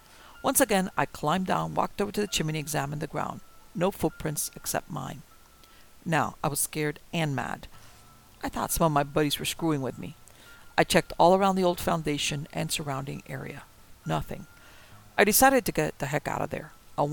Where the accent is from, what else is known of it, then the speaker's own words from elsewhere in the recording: the South, United States; Here's some background information about me. I was born and raised in the South.